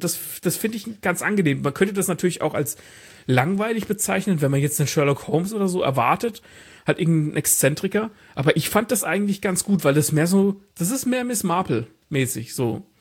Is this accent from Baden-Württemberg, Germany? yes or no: no; Hesse, Germany; born there; Die sind übrigens da, im Nachbarort berühmt geworden oder sind da geboren im Nachbarort, wo ich geboren bin.